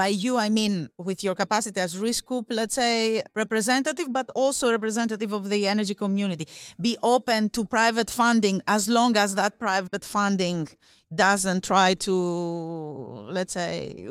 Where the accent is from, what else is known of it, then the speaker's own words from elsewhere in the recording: Greece; now in Netherlands; I'm from Greece.